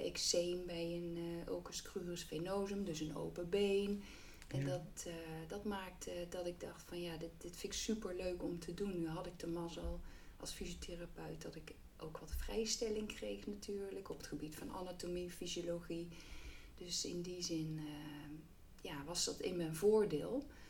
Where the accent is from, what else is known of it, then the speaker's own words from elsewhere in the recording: Roermond, Limburg, Netherlands; En van origine, misschien hoor je het nog een beetje, kom ik uit Limburg, uit Roermond.